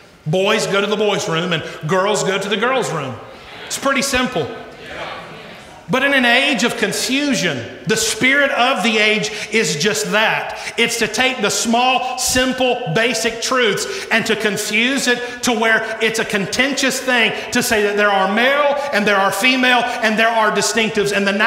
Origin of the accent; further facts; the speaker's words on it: United States; And there's a wonderful spirit of being an American and even living in the South.